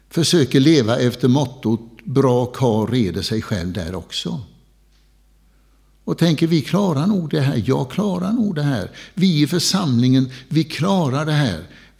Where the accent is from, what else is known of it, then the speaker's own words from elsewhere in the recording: Bodaryd, Blekinge, Sweden; Jag är uppvuxen i Jämsjö socken, i en liten by som heter Bodaryd.